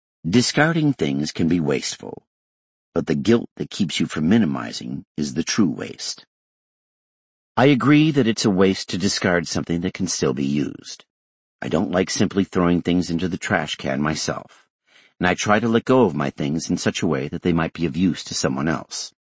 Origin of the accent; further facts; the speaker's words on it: Kagawa, Japan; moved away as an adult; also born or lived in Tokyo; I left my hometown in Kagawa Prefecture when I enrolled at a university in Tokyo.